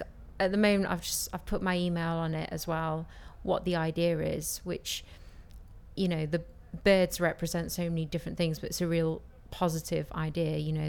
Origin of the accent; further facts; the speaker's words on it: Newcastle, North East England, United Kingdom; I'm 25 from Newcastle.